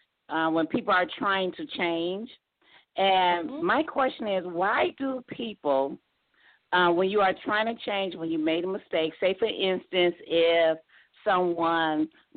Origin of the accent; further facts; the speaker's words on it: Detroit, Michigan, United States; I'm from Detroit.